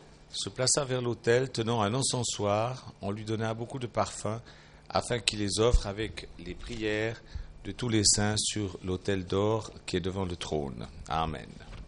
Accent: Switzerland; now in France; bien que je ne sois pas français, je suis suisse, mais depuis le temps que je vis ici en France, ben voilà, c'est devenu mon pays un peu.

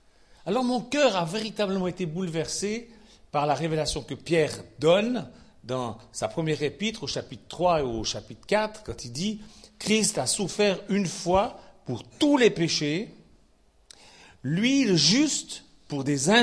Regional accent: Switzerland; Moi, je suis suisse encore.

